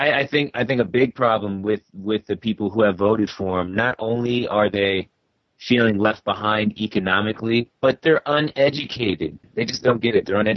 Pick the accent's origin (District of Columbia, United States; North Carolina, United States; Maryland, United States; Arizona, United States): Maryland, United States; well my state's a blue state anyway so we I mean Maryland I'm from Maryland right outside of DC and we voted for Hillary